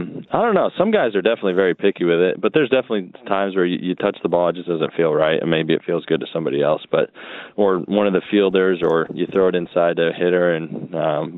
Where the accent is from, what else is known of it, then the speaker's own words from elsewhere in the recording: Syracuse, New York, United States; I grew up in Syracuse, New York, so basketball was big when I was younger.